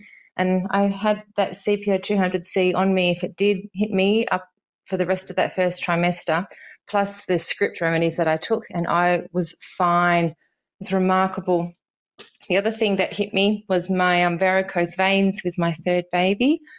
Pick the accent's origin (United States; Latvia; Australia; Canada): Australia; Perth, Western Australia; I'm from Perth, Australia.